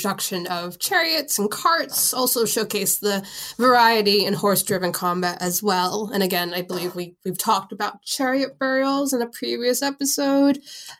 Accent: New York, United States; but again, as a New Yorker, I have to shout this out.

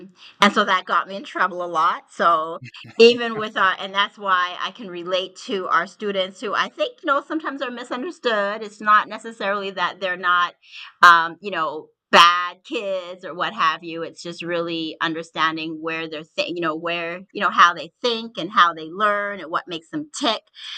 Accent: Canada; I grew up in Canada. My parents are immigrants. So they came from India.

